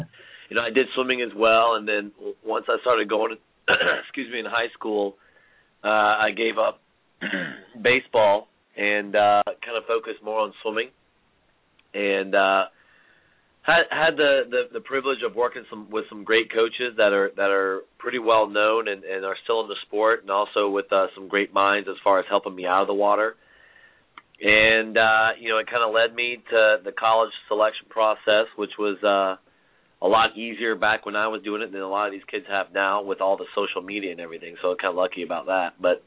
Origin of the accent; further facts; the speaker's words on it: Baton Rouge, Louisiana, United States; Well, I grew up in Louisiana down in Baton Rouge.